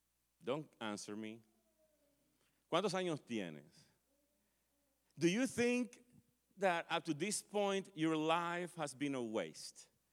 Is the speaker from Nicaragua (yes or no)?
yes; Nicaragua; Algunas veces yo digo en broma que yo soy nicaragüense, mi esposa es colombiana, mis hijos son confundidos.